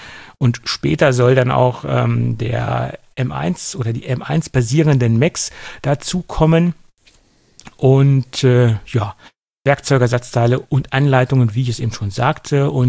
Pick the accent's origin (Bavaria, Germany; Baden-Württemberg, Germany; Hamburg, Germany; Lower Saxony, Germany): Lower Saxony, Germany; Göttingen; der Wienerwald bei uns in Göttingen